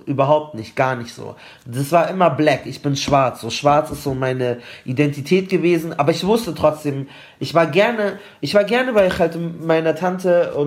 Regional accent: Palestine; ich bin Palästinenser und ich habe das dann schon alles, ich habe auch Referate drüber gehalten und ich habe auch immer dafür debattiert, aber ich glaube, bei mir hat sich nie so krass so eine harte Araber-Identität entwickelt, weil meine Familie christlich ist.

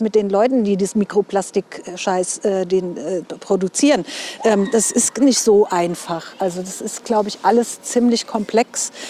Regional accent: Mainz, Rhineland-Palatinate, Germany; Ja, ich bin in Mainz geboren

